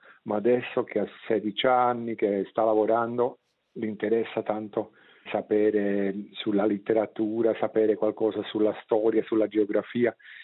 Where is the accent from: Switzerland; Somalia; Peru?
Switzerland; German-speaking Switzerland; Italian is a second language; io so come parlano nel mio paese, nella Svizzera tedesca. Allora, per me è importante di farli parlare in una lingua che ascolto ogni giorno. È per quello che scrivo in dialetto, nel Schweizerdeutsch e non in Hochdeutsch.